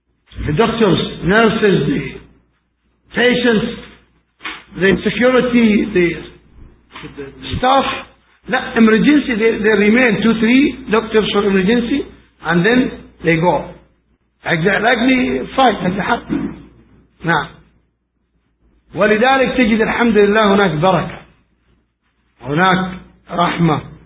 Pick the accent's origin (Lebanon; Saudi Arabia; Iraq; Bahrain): Saudi Arabia; نحن عندنا في السعودية من أكبر الأسواق في العالم ومن أغلى الدول بالعالم